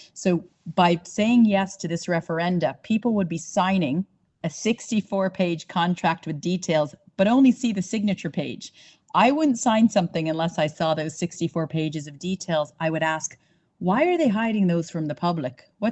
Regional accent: United States; now in Ireland; Now, durable relationships is a new term to myself as an American living here and also to the Irish.

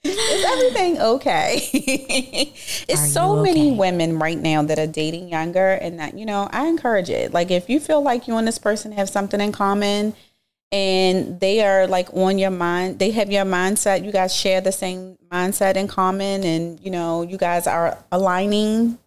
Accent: Baltimore, Maryland, United States; It's so crazy because I'm from Baltimore, and the culture there is the women.

